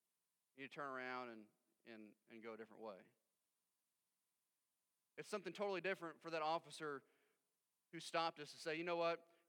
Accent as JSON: {"language": "English", "region": "Missouri", "country": "United States", "said": "They understand that we're from Missouri. We don't have a clue where we're at."}